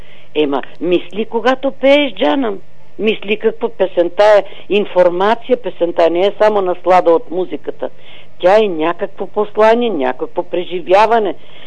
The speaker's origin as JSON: {"language": "Bulgarian", "town": "Kastoria", "region": "Western Macedonia", "country": "Greece", "said": "а ние сме от Костур"}